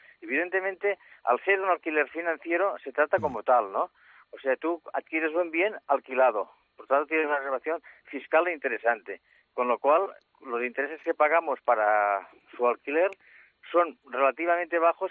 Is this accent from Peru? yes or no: no; Spain; yo soy muy español, aunque de eso soy sumamente español.